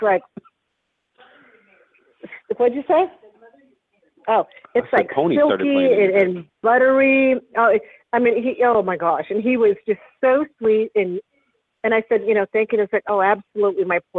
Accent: Las Cruces, New Mexico, United States; I said, hey, I'm from Las Cruces too

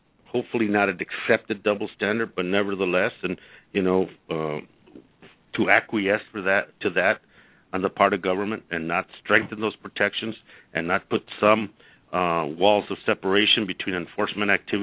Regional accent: Arizona, United States; In my home state, they wrote 1070, and they wrote it for the private prison industry

